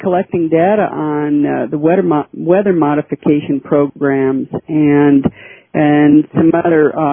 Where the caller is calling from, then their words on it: Colorado, United States; Colorado.